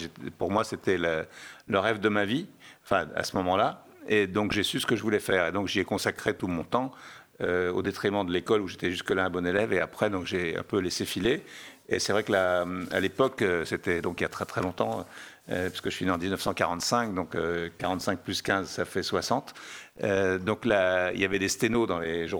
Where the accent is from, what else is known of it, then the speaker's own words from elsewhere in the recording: Châteauroux, Centre-Val de Loire, France; born there; je suis né à Châteauroux, enfin à côté de Châteauroux